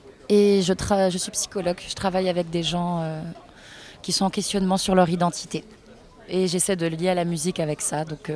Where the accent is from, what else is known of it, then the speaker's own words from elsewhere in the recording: Algeria; Alors moi j'ai grandi en Algérie et la radio était en français.